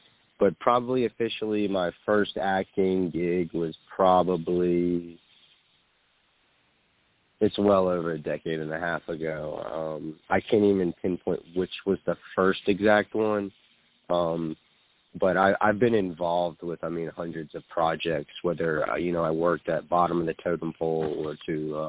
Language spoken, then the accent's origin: English; New Jersey, United States; now in Greensboro, United States; I'm originally from New Jersey, but I reside in Greensboro, North Carolina